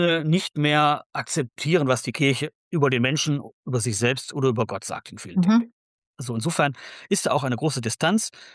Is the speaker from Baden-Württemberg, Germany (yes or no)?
no; North Rhine-Westphalia, Germany; im Ruhrgebiet, wo ich herkomme